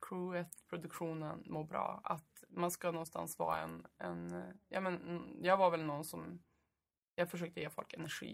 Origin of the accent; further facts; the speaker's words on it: Skelleftehamn, Västerbotten County, Sweden; also born or lived in Burträsk; Ja, alltså jag är uppvuxen i Skelleftehamn och Burträsk faktiskt.